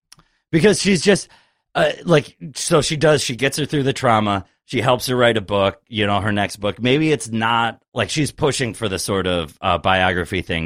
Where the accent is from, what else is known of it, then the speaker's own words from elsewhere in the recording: New York City, New York, United States; I'm from New York City.